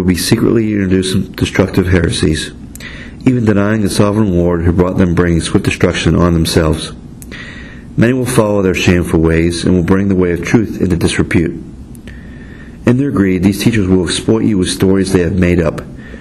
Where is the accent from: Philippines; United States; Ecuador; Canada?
United States; Monroeville, Pennsylvania; I'm in my second year of studies here at Pittsburgh Theological Seminary, and I'm originally from Monroeville, Pennsylvania.